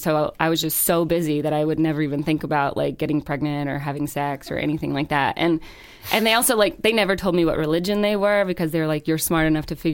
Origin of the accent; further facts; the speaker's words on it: Georgia, United States; Yeah, I'm from Georgia.